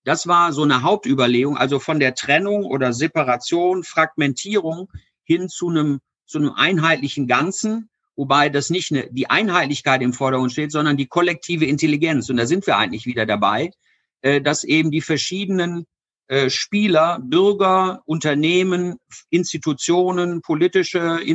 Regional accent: Solingen, North Rhine-Westphalia, Germany; born there; now in Ober-Mörlen, Germany; ich bin 60 Jahre alt, verheiratet, 3 Kinder, das sind so die Standardangaben. Bin geboren in Solingen, wohne jetzt in Obermörlen.

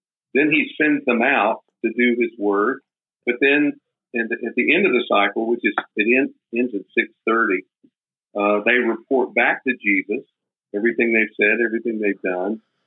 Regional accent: Nashville, Tennessee, United States; because again, I grew up in Nashville, and musicians are losers.

